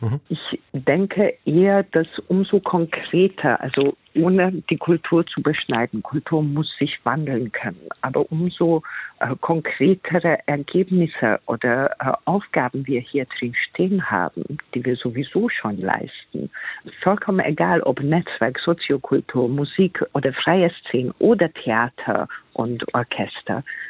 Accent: Hungary; Jedoch komme ich aus Ungarn und ich muss nur einen kurzen Blick nach Ungarn wenden

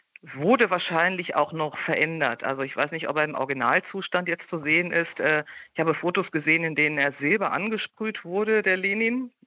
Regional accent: Trier, Rhineland-Palatinate, Germany; born there; Ja, ich komme ja zufällig aus Trier. Also ich bin in Trier geboren tatsächlich, habe aber lange nicht mehr dort gelebt

